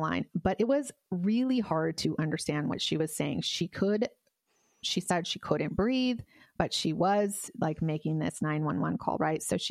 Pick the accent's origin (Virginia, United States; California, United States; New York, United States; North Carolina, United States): California, United States; because we're from California and we don't make it to Wisconsin very often.